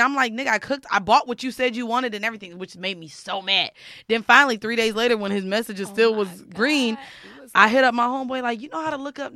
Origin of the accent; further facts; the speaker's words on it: Chicago, Illinois, United States; He's from Detroit and I'm from Chicago.